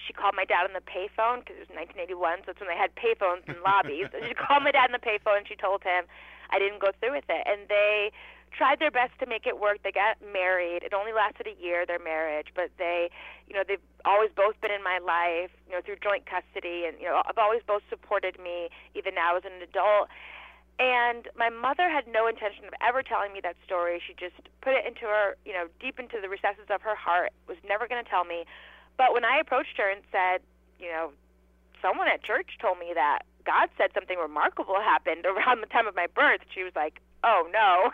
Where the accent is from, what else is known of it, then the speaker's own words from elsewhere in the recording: Connecticut, United States; So I grew up in Connecticut, where I still live today.